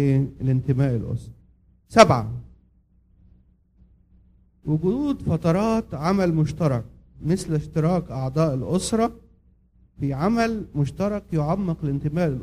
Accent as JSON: {"language": "Arabic", "country": "Egypt", "lives_now": "Nashville, United States", "said": "يمكن هنا احنا مصريين في ناشفيل لكن مدلعين الاولاد بطريقه زياده"}